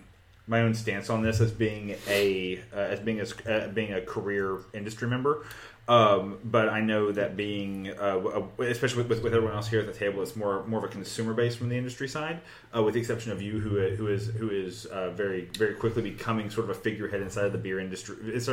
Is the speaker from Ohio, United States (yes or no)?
no; El Campo, Texas, United States; Now, granted, I grew up in El Campo, Texas, which is literally like an hour and 30 minutes south of here, which is you know, at its max population of me growing up was like 14,000 people.